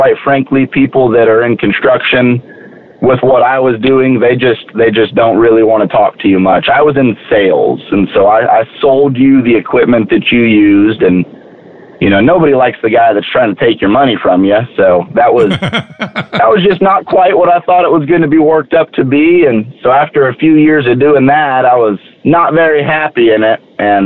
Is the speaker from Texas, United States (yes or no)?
yes; Spring, Texas, United States; born there; So I was born in Spring, Texas. My dad is a pastor, so we opened up a church up here, and so we really got involved in the area and in the community.